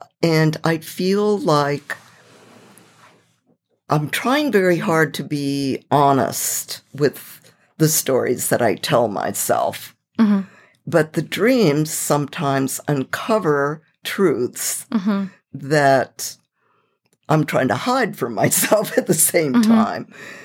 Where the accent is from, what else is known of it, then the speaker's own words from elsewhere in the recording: California, United States; I consider it kind of important to my biography that I'm a Californian and a fourth generation Californian